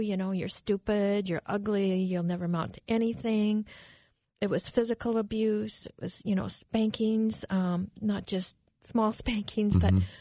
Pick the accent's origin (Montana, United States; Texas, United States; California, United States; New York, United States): Montana, United States; Well, I was raised in the Rocky Mountains of Montana. It was absolutely beautiful.